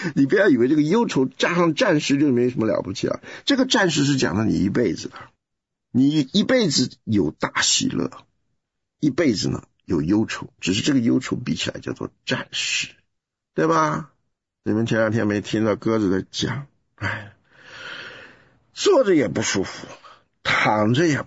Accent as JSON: {"language": "Chinese", "country": "Taiwan", "said": "哇，我还以为我们台湾人在疼媳妇儿"}